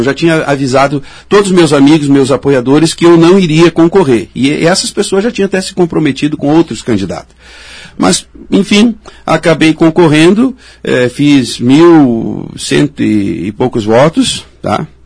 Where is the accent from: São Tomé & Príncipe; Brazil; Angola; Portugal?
Brazil; Porto Alegre, Rio Grande do Sul; now in Caxias do Sul, Brazil; tenho 47 anos, sou natural de Porto Alegre, estou em Caxias há praticamente 17 anos.